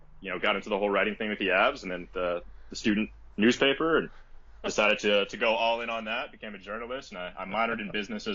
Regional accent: Colorado, United States; also born or lived in Florida; So I guess, I was born in Florida, but I've lived here for most of my life. So I consider myself from Colorado.

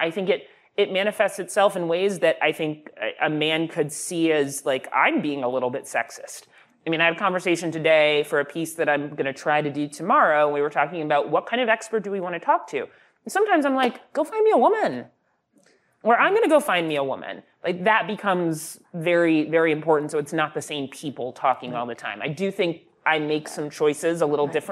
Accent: Texas, United States; because I grew up in Texas and I love football and it is what it is.

